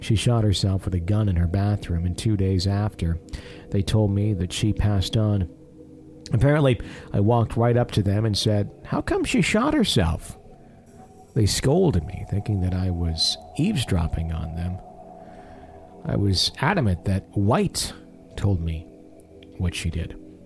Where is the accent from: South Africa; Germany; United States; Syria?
South Africa; Johannesburg, Gauteng; As a child, I was growing up in Johannesburg, South Africa, with my parents.